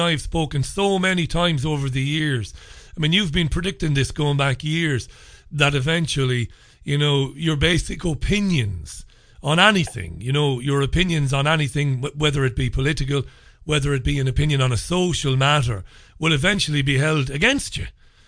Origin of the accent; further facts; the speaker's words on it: Ireland; now in England, United Kingdom; I'm an Irish guy living in England.